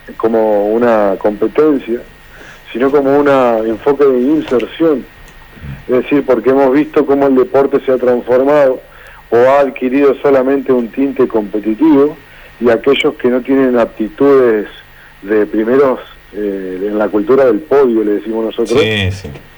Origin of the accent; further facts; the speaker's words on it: Argentina; Estamos ante la oportunidad como generación o como argentinos